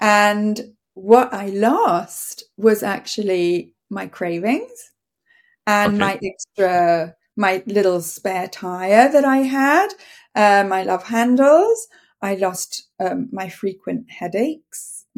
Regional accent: Coventry, West Midlands, United Kingdom; now in Canada; Well, I grew up in Coventry. I went to university at the University of York, and my dad lived in Devon, so I spent most of my summers in the Southwest.

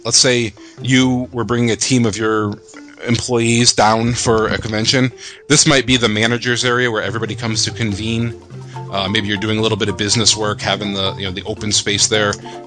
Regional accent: Connecticut, United States; I'm from Connecticut, you're from the Jersey Shore.

